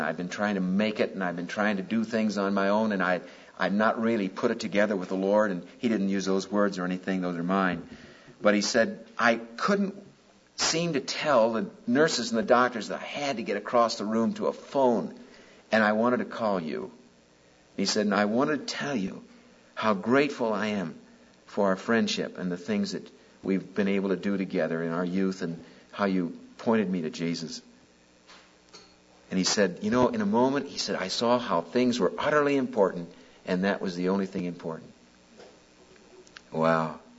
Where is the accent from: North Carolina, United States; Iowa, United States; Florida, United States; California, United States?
Iowa, United States; Des Moines; that young guy that came, I grew up with in Des Moines, Iowa, was a friend of my sister Charlotte and me